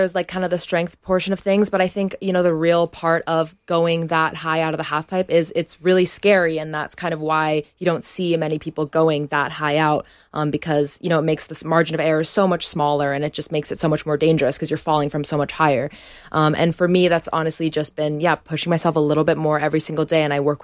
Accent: United States; I was born in America and I grew up there, but my dad is British, my mom is Malaysian, so I've had all these kind of like influences growing up.

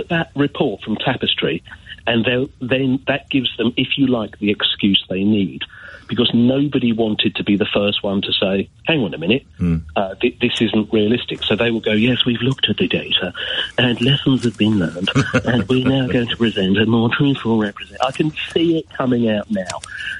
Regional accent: Brent, London, United Kingdom; I live in London. I was born and bred in Brent, the most multiracial borough in the country.

